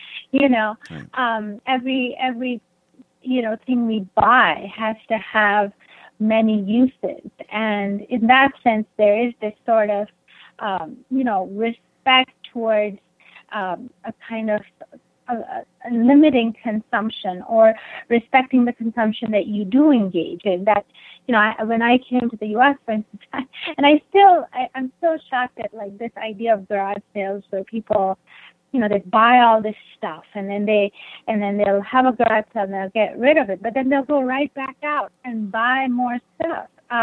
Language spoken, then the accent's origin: English; Pakistan; I grew up in Pakistan.